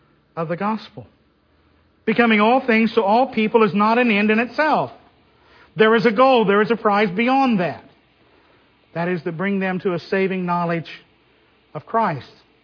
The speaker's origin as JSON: {"language": "English", "town": "Tulsa", "region": "Oklahoma", "country": "United States", "tie": "born or raised there", "said": "And I laughed because I grew up in West Tulsa that you touch a drop of alcohol"}